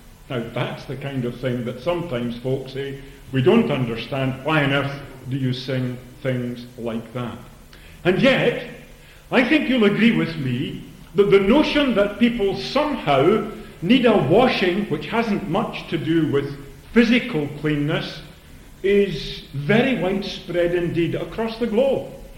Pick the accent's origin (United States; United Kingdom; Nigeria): United Kingdom; Saltcoats, Scotland; I was brought up in Saltcoats.